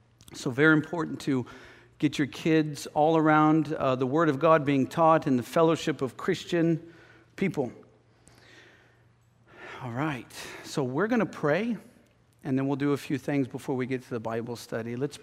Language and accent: English; the Ozarks, United States; also born or lived in Arkansas / Springfield / St. Louis; now in Maine, United States; which I'm from the Ozarks. I'm from, you know, Arkansas and Springfield and St. Louis. So it was as much a culture shock coming to Maine as it was going to Africa.